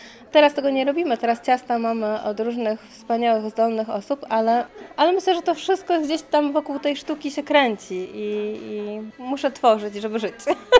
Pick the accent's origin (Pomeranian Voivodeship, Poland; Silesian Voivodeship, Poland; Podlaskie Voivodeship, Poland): Pomeranian Voivodeship, Poland; Gdynia; Wychowałam się na Kamiennej Górze w Gdyni, w ogrodzie, gdzie rosły dziko fiołki.